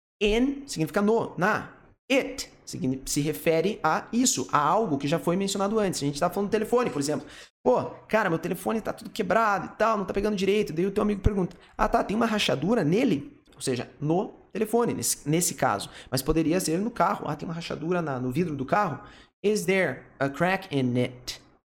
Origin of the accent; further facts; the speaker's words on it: Curitiba, Paraná, Brazil; born there; pelo menos aqui em Curitiba, a cidade onde eu nasci